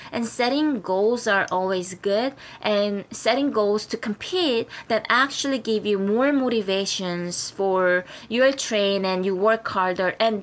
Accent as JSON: {"language": "English", "country": "South Korea", "tie": "born or raised there", "moved": "as an adult", "lives_now": "United States", "said": "I'm totally Korean because I was born and raised in Korea for about 20 years. And then I moved to the States"}